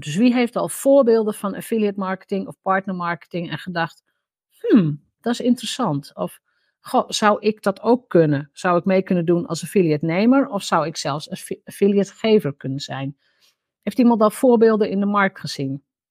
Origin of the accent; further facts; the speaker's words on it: Drenthe, Netherlands; Nou, ik ben opgegroeid in Drenthe.